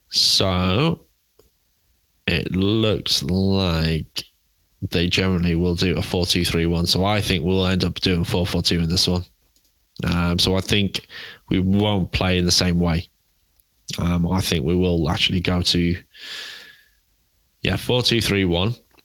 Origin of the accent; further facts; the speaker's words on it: England, United Kingdom; I'm English and I like my 4-4.